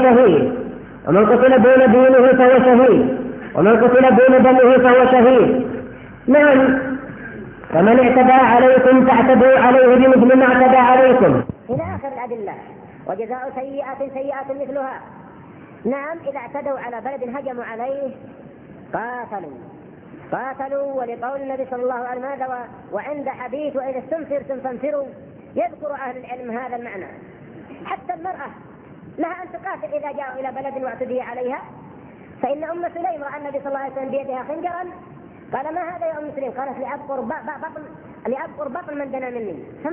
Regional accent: Yemen; يحملونهم بالباصات بدراهم من أجل يجتمعون له خاصة عندنا في اليمن.

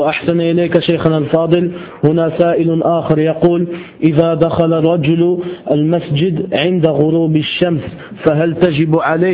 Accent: Morocco; فالعادة عندنا في المغرب أن يعطي للشرطي ثمن بسيط

